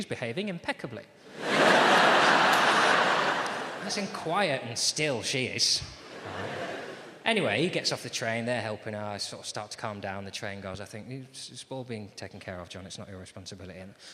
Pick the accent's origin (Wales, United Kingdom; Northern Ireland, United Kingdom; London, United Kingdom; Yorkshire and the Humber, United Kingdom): London, United Kingdom; Bermondsey; born there; I've got a face, mate. I was born in Bermondsey.